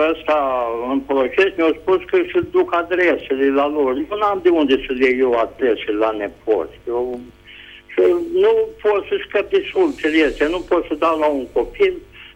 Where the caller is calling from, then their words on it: Vaslui, Vaslui County, Romania; de la Vaslui.